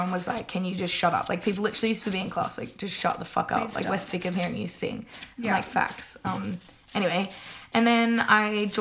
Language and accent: English; Logan, Queensland, Australia; also born or lived in Gold Coast; So I was originally from the Gold Coast, but we moved up like pretty soon after I was born and then stayed around like Logan area.